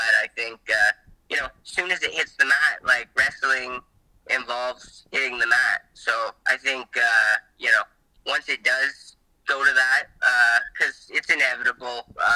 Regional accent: Oshawa, Ontario, Canada; I'm from the dirty Schwa, so you know, it was extra special for me. I might have been born in Lindsay, but I grew up in Oshawa

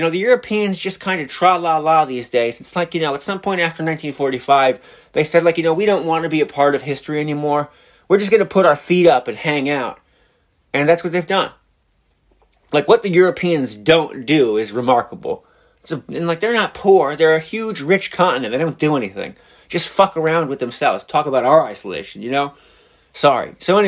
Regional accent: United States; If you can't tell by the accent, I'm an American.

